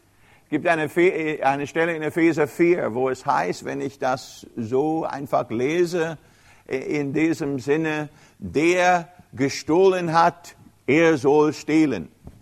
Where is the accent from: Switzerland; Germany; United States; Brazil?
United States; Das weiß ich, bin Amerikaner.